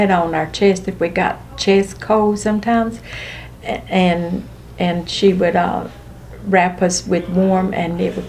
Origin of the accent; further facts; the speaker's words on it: Lewisburg, United States; I was born in Lewisburg, and it's in Franklin County.